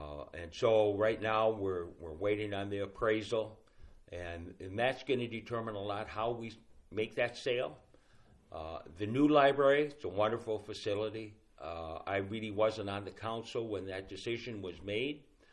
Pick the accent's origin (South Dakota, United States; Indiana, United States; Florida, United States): South Dakota, United States; Ipswich; now in Aberdeen, United States; Well, I grew up in Ipswich on a farm. Mm-hmm. Out by Ipswich, but I started my career here in 1974.